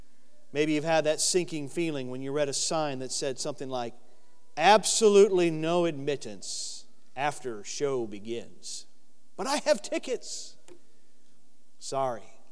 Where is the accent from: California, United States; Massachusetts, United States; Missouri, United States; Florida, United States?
Florida, United States; When I was a kid in my neighborhood growing up in Florida, I had one friend who was a year older than me, lived across the street